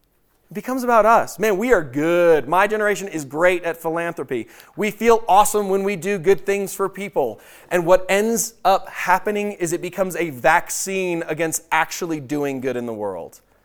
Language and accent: English; London, United Kingdom; born there; also born or lived in Houston, United States; I was born in London and had got residency, and so I got a British passport when I was living in Houston, Texas, when I was 16 years old.